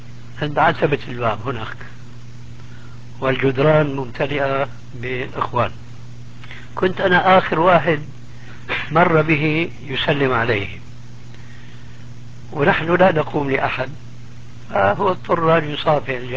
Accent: Syria; وهو يشير إلى بلدي يعني سوريا إلى آخره.

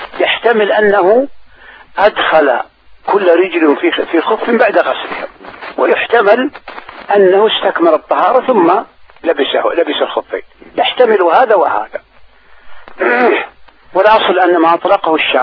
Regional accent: Saudi Arabia; حتى عندنا في السعودية

